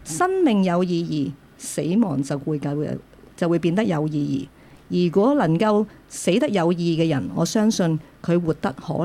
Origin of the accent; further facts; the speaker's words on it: China; 特別我想我們中國人，即是談死可能都識變。